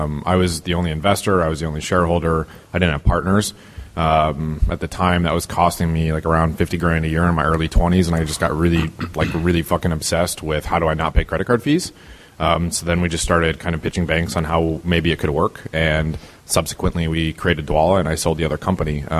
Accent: Iowa, United States; So I grew up in Iowa. I had another company in Iowa before that I sold and kind of decided to stay in Iowa

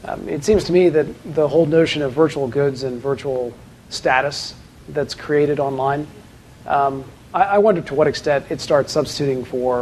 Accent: Nashville, Tennessee, United States; So I grew up in Nashville, so I feel you.

